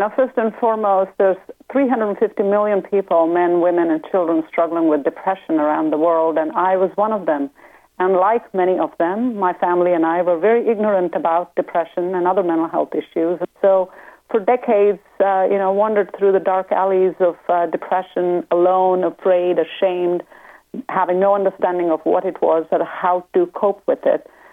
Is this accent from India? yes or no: yes; India; Certainly, growing up in India, I was born in 62